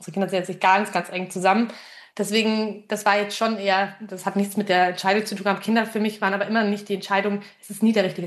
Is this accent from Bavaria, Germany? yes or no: yes; Bavaria, Germany; ich bin jetzt auch noch in Bayern aufgewachsen. Bisschen ländlicher aufgewachsen